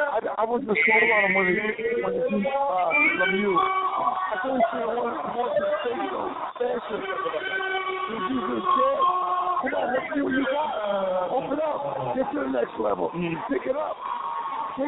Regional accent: New York, United States; Of course, I'm from New York. I'd love to see Cotto win

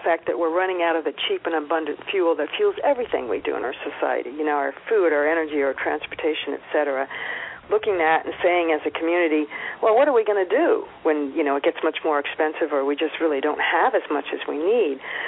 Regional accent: East Coast, United States; now in California, United States; I grew up on the East Coast, but I've been in California for, you know, 30 plus years.

